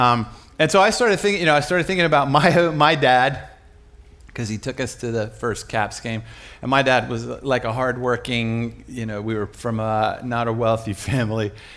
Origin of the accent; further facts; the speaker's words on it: Washington, District of Columbia, United States; This is from my kids in D.C. So I'm from Washington, D.C.